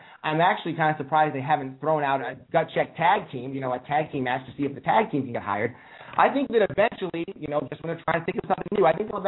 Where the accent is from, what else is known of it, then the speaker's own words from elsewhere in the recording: Akron, Ohio, United States; I'm doing some MMA announcing right now in my hometown of Akron